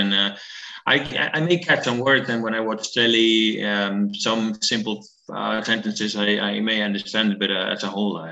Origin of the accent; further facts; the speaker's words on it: Bilbao, Basque Country, Spain; my hometown here in the Basque Country in Spain, in Bilbao.